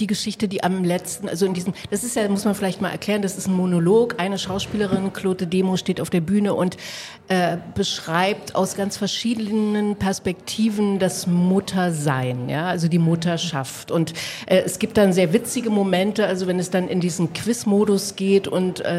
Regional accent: East Germany, Germany; Nun komme ich aus der DDR

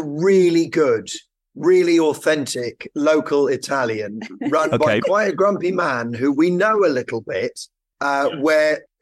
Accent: Haslemere, South East England, United Kingdom; My parents lived just outside Haslemere. In Surrey. And there was a good fish and chip place there.

